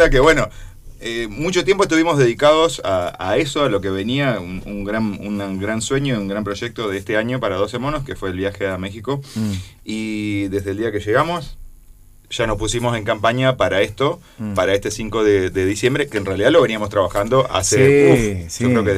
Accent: Viale, Entre Ríos, Argentina; Yo vivo en Paraná, pero nunca voy a dejar de ser de Viale. Yo voy a ser de Viale toda mi vida. Porque claro, me gusta, aparte de decirlo, que soy de Viale.

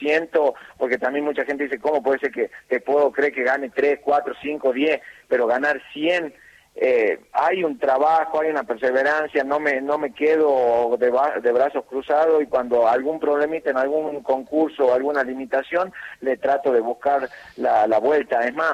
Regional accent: Argentina; somos argentinos

